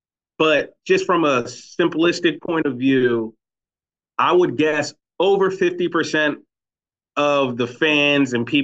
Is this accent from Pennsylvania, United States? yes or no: yes; Philadelphia, Pennsylvania, United States; from Philadelphia. So New Yorkers are like our cousins.